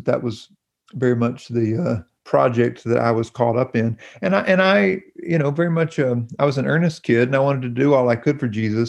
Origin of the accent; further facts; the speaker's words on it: North Carolina, United States; I grew up in Stokes County, which is just down the road from Mayberry.